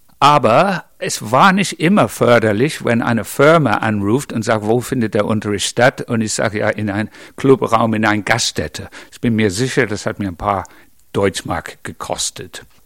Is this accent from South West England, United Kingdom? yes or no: yes; Bridgwater, South West England, United Kingdom; German is a second language; moved away as an adult; now in Germany; Es fängt an mit meinen Kindheit, wo ich geboren bin, in Bridgewater, kennt kein Mensch, ist in der Nähe vom